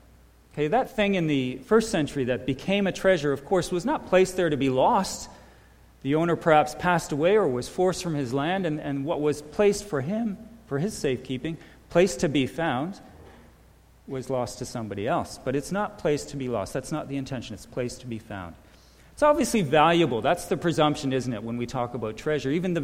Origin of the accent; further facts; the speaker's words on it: Ontario, Canada; actually from my hometown near St. Catharines